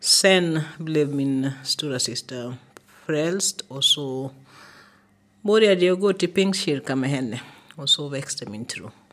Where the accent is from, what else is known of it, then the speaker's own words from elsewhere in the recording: Kenya; och jag vill dela lite om min tro. Jag kommer från Kenya och jag växte upp i ett kristet familj.